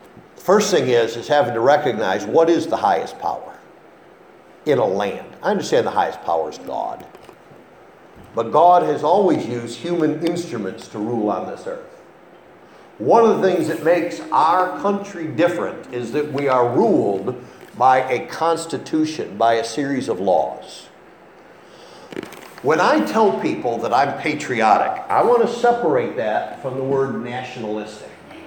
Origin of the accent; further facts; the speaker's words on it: United States; just because I'm an American, my country right or wrong